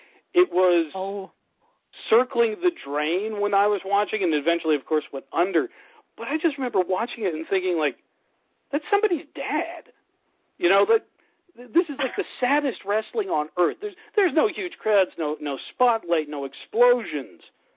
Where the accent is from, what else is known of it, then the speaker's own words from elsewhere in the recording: Canada; Because, remember, I'm Canadian.